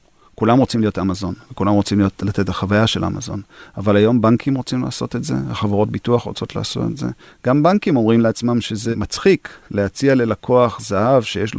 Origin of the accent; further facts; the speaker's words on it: United States; first language English; Hebrew is a second language; now in Israel; אני גדלתי בארצות הברית, אז יש לי אנגלית, שפת אם